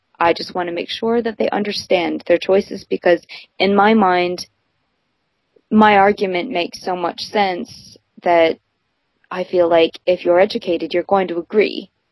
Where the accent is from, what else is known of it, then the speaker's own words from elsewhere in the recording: Canada; now in South Korea; I like to think of myself as a Canadian, yeah. Canadian Asian. I'm actually from Canada